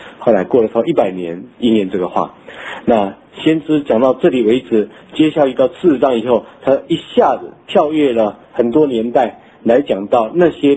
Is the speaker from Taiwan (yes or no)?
yes; Taiwan; accent: Taiwanese; 我们台湾话是红心